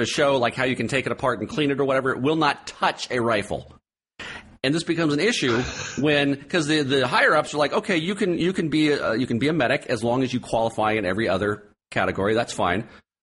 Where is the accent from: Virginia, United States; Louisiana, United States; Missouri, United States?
Virginia, United States; It sounds like a ridiculous, slow southern drawl. I'm from Virginia.